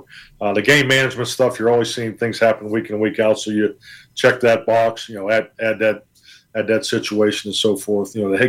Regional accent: Pittsburgh, Pennsylvania, United States; And I think, you know, growing up in Pittsburgh, you know, you don't realize it until you leave there.

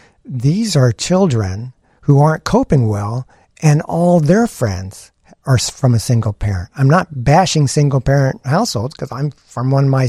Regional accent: Houston, Texas, United States; But I grew up in Houston.

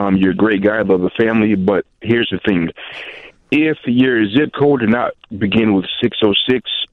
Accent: Bolingbrook, Illinois, United States; Don't feel bad because I grew up right over by there in Bolingbrook, and I get the same heat.

